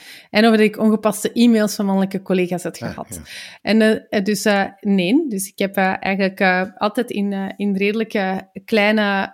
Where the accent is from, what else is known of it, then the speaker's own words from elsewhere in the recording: Belgium; ik zeg het, wij zijn Belgen, hè?